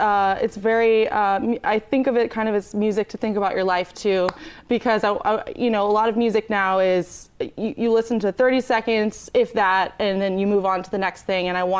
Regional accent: Dallas, Texas, United States

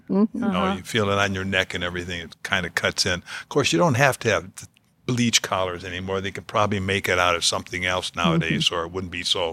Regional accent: Chicago, Illinois, United States; I think maybe in school, I was from Chicago.

